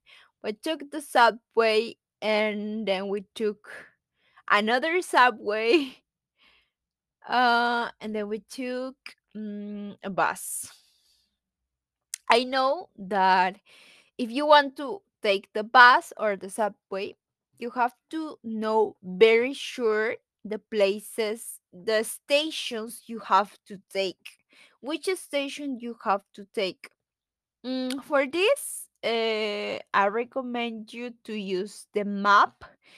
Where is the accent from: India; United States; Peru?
Peru; English is a second language; I am from Peru, so I know what is dangerous because I know.